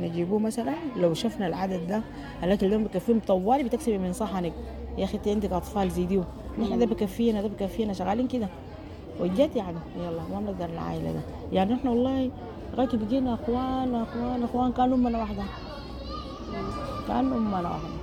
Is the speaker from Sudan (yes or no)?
yes; Sudan; احنا سودانيين